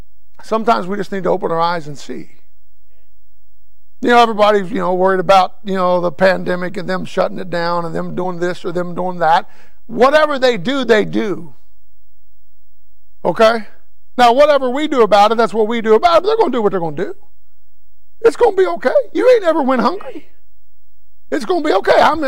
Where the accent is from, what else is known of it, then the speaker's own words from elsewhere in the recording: United States; Now, I'm an American, so I want the election to go a certain way, but I'm also a Christian.